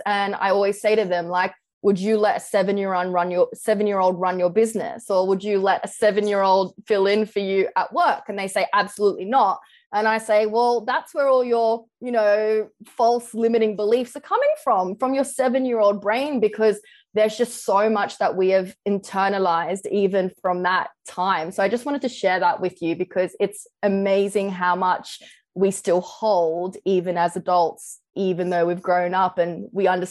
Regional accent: Australia; So I actually wanted to be a professional tennis player.

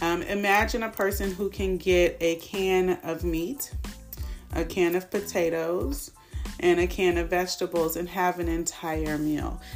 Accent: Oakland, California, United States; it's easy to say, oh, hey, I'm from Oakland, where I sit in free food lines. Like, that is, it was a thing because of the time of the time I was born, the time that I lived in the city of Oakland.

